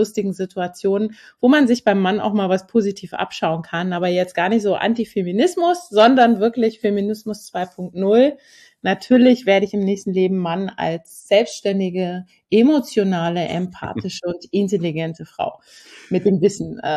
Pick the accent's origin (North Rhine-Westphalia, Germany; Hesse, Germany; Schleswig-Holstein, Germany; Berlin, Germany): Hesse, Germany; Hümme; born or raised there